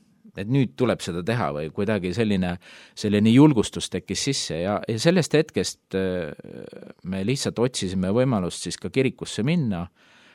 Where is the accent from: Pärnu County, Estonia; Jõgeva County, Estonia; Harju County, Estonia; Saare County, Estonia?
Harju County, Estonia; Tallinn; kuna me ise oleme Pääskülast ja Nõmmelt päriteks.